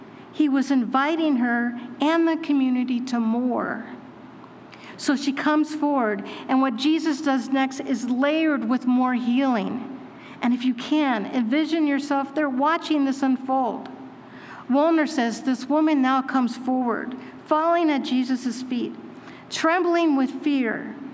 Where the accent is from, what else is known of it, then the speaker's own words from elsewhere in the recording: California, United States; I'm from California.